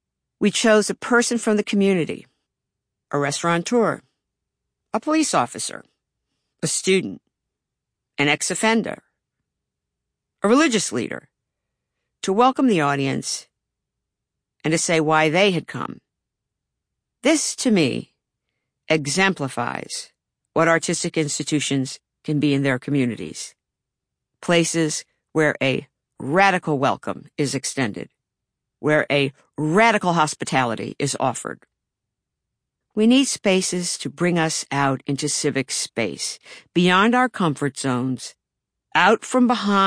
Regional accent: Baltimore, Maryland, United States; a kid in Baltimore, my hometown, had peed in a water cooler at school

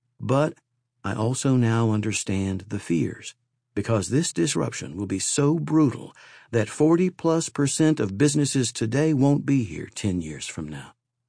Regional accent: West Virginia, United States; practices start with some of the fundamental values and lessons that I learned from my family while growing up in West Virginia.

